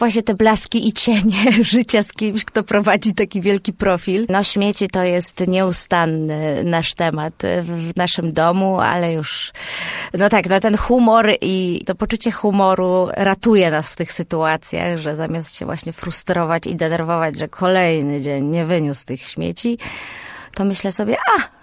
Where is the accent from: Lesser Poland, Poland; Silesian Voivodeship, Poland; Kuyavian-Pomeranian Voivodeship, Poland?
Silesian Voivodeship, Poland; Będzin; born there; to nie jest Śląsk, tylko Zagłębie Dąbrowskie, a urodziłam się w Będzinie, także nie, nie, nie.